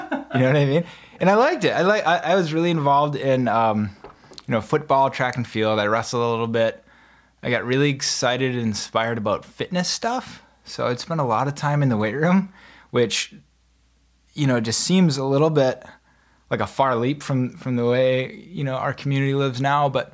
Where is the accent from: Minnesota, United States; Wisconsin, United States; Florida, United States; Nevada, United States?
Wisconsin, United States; now in Alaska, United States; Yes, I grew up in Wisconsin, in what I always thought was like this little woodsy town with farms nearby.